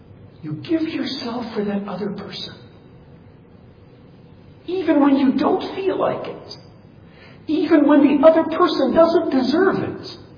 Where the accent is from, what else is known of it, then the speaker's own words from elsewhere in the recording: Nigeria; I grew up in Nigeria and Africa in the mission field.